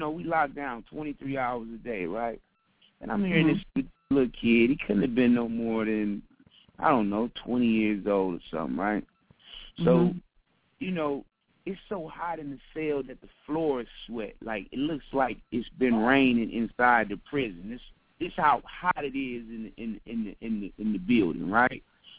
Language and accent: English; Milwaukee, Wisconsin, United States; I'm from Milwaukee, Wisconsin. In my city, you know, I mean, man, them folks going crazy up there.